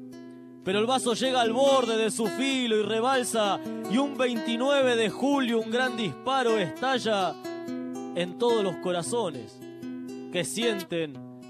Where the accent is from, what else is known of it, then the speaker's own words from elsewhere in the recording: Argentina; Perdón como argentino, me avergüenza y me da rabia